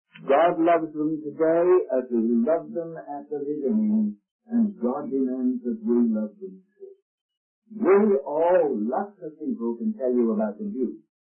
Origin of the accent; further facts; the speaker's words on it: United Kingdom; And I'm British, since I don't have an accent, of course, you'd never realize that.